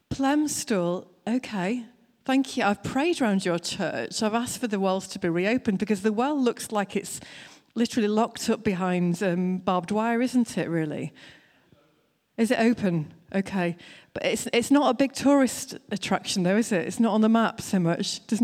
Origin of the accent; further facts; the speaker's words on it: North West England, United Kingdom; I'm originally from Lancashire. I'm now the Bishop of Lancaster